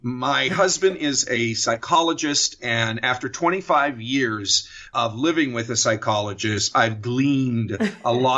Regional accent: Erie, Pennsylvania, United States; Lesson of the Bees is very much part of my growing up in Erie, Pennsylvania.

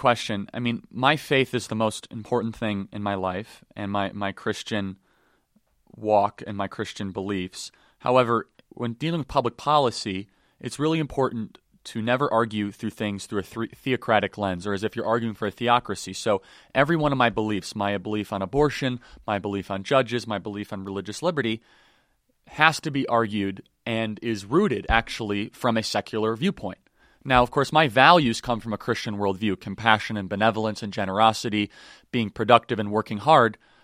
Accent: Illinois, United States; I grew up in Illinois. I love it to death, but it's becoming unsustainable.

